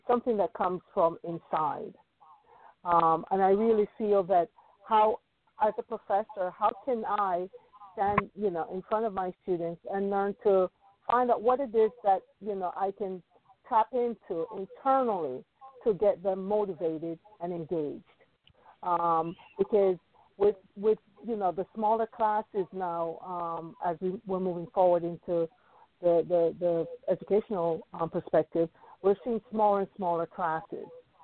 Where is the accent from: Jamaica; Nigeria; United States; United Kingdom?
Jamaica; I'm a transplant from Jamaica, and today's Jamaica Independence Day.